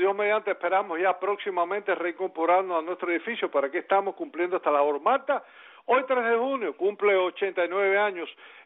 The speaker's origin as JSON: {"language": "Spanish", "region": "Camagüey", "country": "Cuba", "tie": "born there", "said": "en la ciudad de Camagüey, ciudad donde yo nací"}